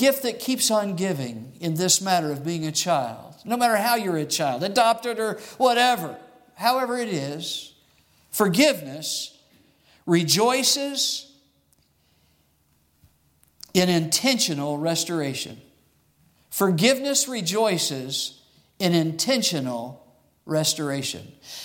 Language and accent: English; Arizona, United States; I grew up in Arizona, and dust storms happen out there.